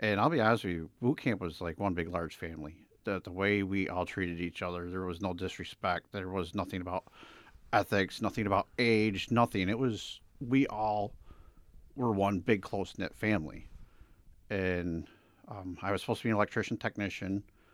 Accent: United States; now in New York, United States; I'm a military brat, so I actually grew up all over the country. My last place that my father was in Indiana. Once he got out, we ended up moving here to New York.

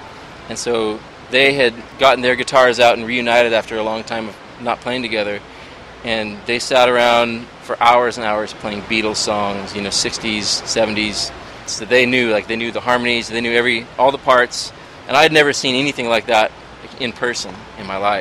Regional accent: Visalia, California, United States; So I grew up in Visalia

